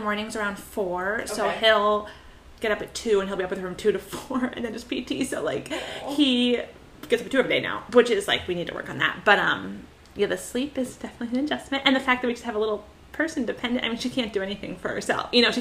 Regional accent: San Clemente, California, United States; I'm from San Clemente, California, right up the coast. I'm 29 years old

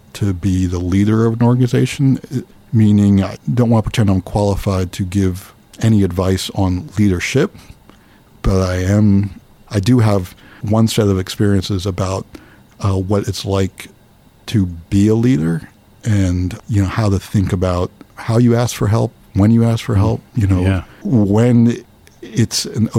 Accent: New Jersey, United States; I grew up near here, near New Brunswick, and I went to a very small private school

